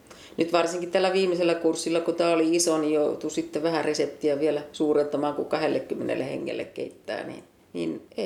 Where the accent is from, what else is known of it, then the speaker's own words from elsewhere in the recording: Seinäjoki, South Ostrobothnia, Finland; Seinäjoelta, 3 lapsen äiti ja 4 lapsen mummo. Ja Seinäjoella on asuttu 40 vuotta perheen kanssa.